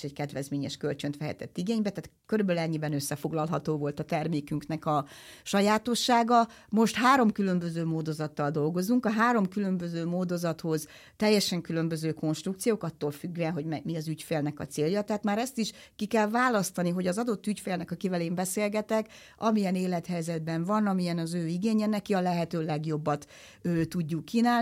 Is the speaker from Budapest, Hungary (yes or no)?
yes; Budapest, Hungary; én budapesti vagyok